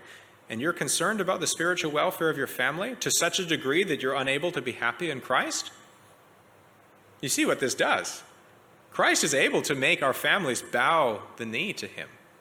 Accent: Canada; I have to say, as a Canadian, I feel pretty gloomy these days about my home country.

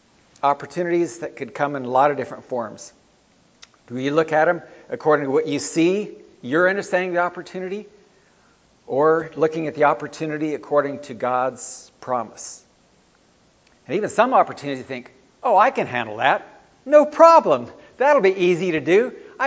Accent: Wolaita, Ethiopia; moved away; a man that grew up in the place where I grew up in Ethiopia, Wellita.

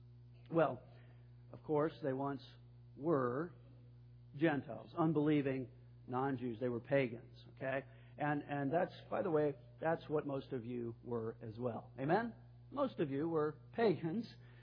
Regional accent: California, United States; And I'm like, I'm from California.

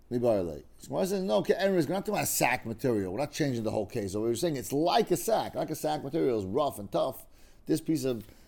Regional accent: Kenya; born there; I was born in Kenya. I can't be present.

